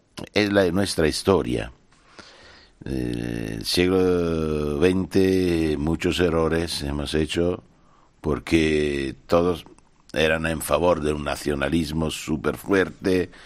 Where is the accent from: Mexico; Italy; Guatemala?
Italy; Spanish is a second language; Yo soy italiano, a los italianos les gusta mucho España